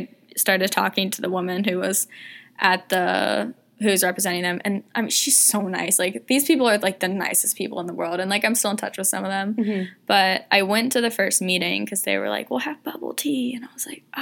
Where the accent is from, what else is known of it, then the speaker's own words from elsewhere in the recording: United States; Like, nationality-wise, I am American, like, through and through.